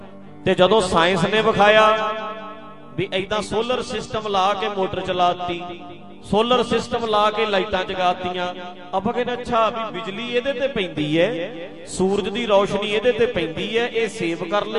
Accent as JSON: {"language": "Punjabi", "region": "Punjab", "country": "India", "tie": "born or raised there", "said": "ਮੇਰਾ ਪਿੰਡ ਨਾਲ ਹੀ ਹੈ ਤੇ ਢੱਡਰੀਆਂ ਤੇ ਬਿਲਕੁਲ ਗੁਆਂਢ ਚ"}